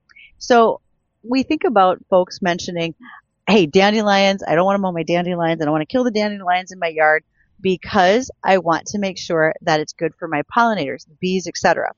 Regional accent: Wishek, North Dakota, United States; I'm from Wishick. That is my hometown.

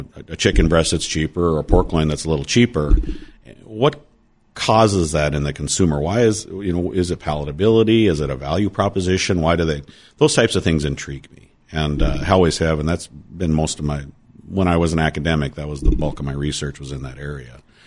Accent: Maddock, North Dakota, United States; So yeah, I'm from Maddock. We have a farming and ranching operation there.

